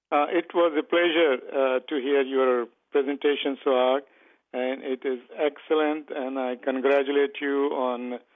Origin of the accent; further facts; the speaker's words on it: India; now in United States; I grew up in India